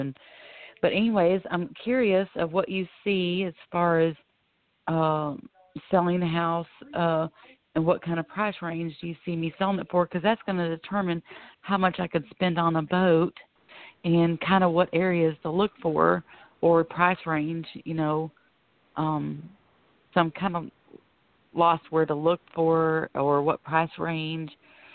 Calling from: Florida, United States; Hello, it's good to talk to you guys, and … calling from Florida.

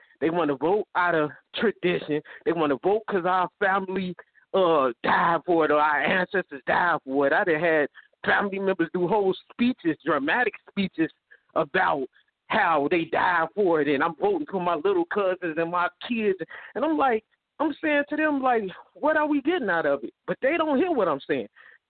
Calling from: Chicago, Illinois, United States; Hey, what's up, Jason? This is … from Chicago.

